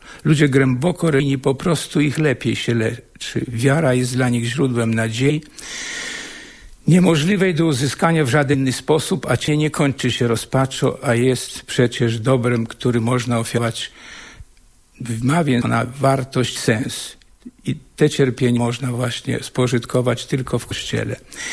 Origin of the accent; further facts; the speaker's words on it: Lublin Voivodeship, Poland; Ja urodziłem się w rodzinie wiejskiej pod Białą Podlaską. Widziałem tam w ciężką pracę, sam też pracowałem.